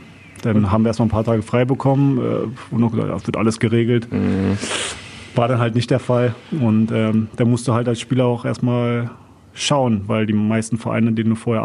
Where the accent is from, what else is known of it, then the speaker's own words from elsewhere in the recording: Berlin, Germany; als Berliner bist du meistens so in deinem Bezirk gefangen.